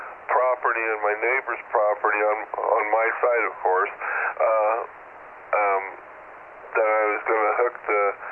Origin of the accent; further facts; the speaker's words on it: Nebraska, United States; Yeah, I have a friend of mine I grew up with back in Nebraska.